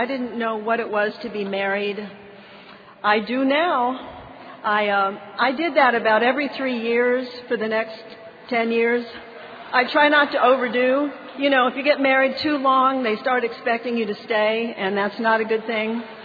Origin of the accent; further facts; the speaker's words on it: Miami, Florida, United States; I grew up in Miami. It's a wonderful place to grow up back then. It was beautiful.